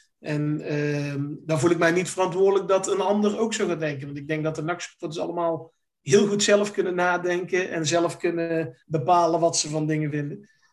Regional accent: Hoeven, North Brabant, Netherlands; ik kom uit Hoeve, uit een dorp in de buurt van Breda.

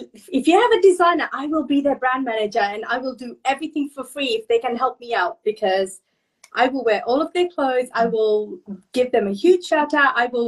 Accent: London, United Kingdom; So I'm from London originally

